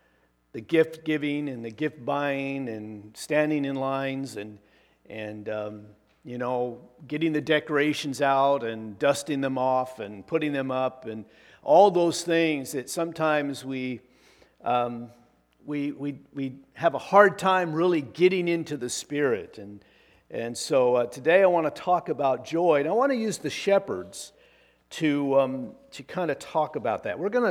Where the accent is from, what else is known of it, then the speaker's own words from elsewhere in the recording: Oregon, United States; growing up in Eastern Oregon, we used to have a live nativity scene.